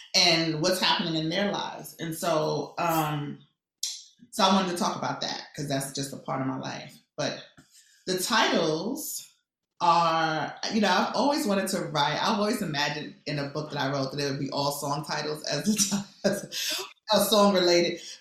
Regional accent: New York, United States; because I'm from the Bronx

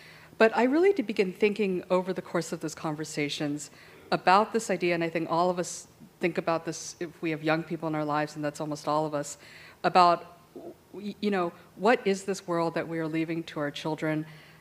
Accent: Hawaii, United States; I'm from Hawaii, so this feels very familiar, you know?

